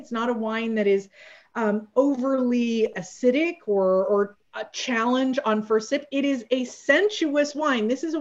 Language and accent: English; Winnipeg, Manitoba, Canada; I am from a very cold region. I'm from Winnipeg in Canada, which is the coldest city on planet Earth that's over 500,000 population.